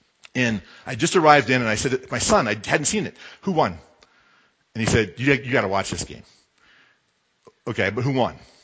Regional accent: Michigan, United States; So in my house, my wife knows that if I'm watching, I'm from Michigan, so if I'm watching the Detroit Lions play

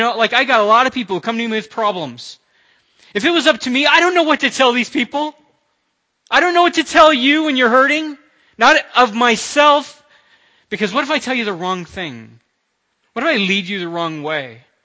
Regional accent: Florida, United States; I'm from Florida. There are no earthquakes in Florida.

